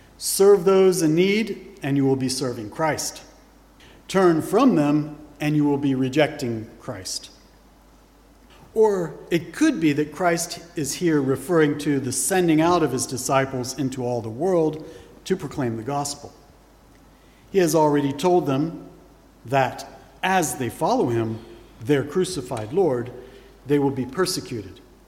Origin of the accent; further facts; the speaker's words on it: England, United Kingdom; I, as an Englishman, am a subject of one of the few surviving kingdoms of the modern world, the United Kingdom